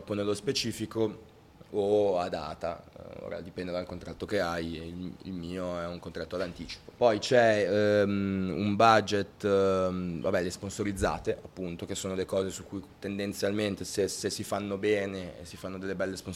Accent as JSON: {"language": "Italian", "town": "Genoa", "region": "Liguria", "country": "Italy", "said": "Che sono di Genova, quindi viene spontaneo farlo"}